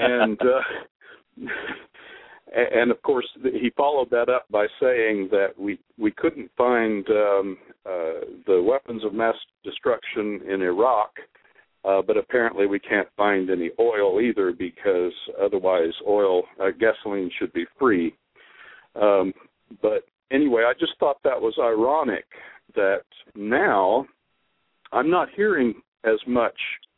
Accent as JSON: {"language": "English", "town": "Oklahoma City", "region": "Oklahoma", "country": "United States", "tie": "born or raised there", "said": "growing up in Oklahoma City, the Capitol is there, the Capitol of the state. The Capitol building has oil wells on the Capitol lawn. It's just kind of... when you grow up there, you grow up with oil"}